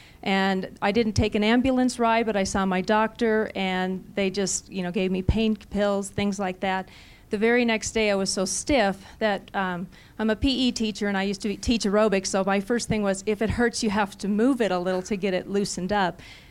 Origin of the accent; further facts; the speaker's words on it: Devils Lake, North Dakota, United States; I'm from Devil's Lake, North Dakota.